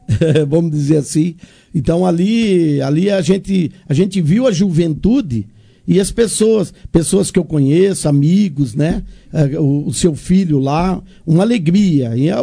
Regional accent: Monte Alto, São Paulo, Brazil; born there; eu sou nascido aqui em Monte Alto.

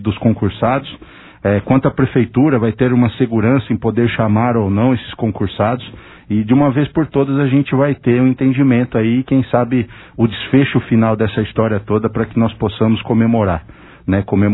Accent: Monte Alto, São Paulo, Brazil; Nascido e criado em Monte Alto, na Vila Gadini, tenho muito orgulho da minha cidade

